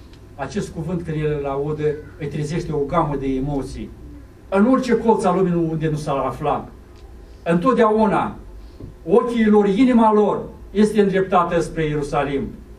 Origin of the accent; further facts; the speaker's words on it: Romania; now in Israel; familia mea, dar eu sunt român, deci soția este evreică